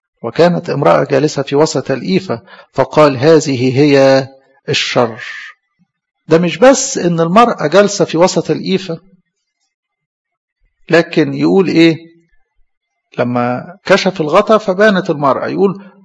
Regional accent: Egypt; عندنا في مصر

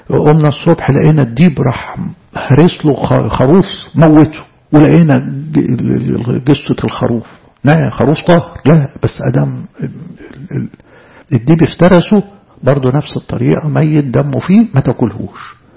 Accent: Egypt; يعني من ضمن الحاجات برضو ان احنا كمصريين عموما يعني ما بنهتمش بيها

